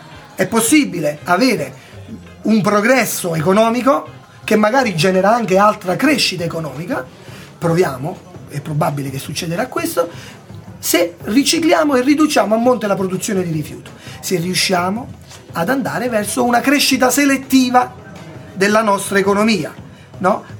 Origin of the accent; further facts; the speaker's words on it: Caserta, Campania, Italy; also born or lived in Lucca; now in Tivoli, Italy; Io sono casertano, sebbene abbia lavorato 10 anni in Toscana, a Lucca, e adesso sono qui a Tivoli